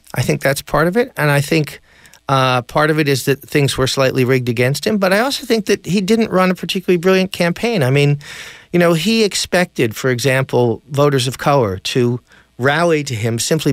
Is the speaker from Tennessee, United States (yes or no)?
yes; Memphis, Tennessee, United States; And I guess I grew up in Tennessee, in Memphis, and so I never fully bought that.